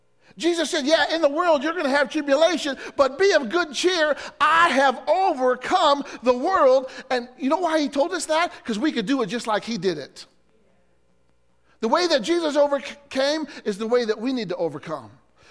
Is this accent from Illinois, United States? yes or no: yes; Illinois, United States; I encountered a guy in my hometown one time in Illinois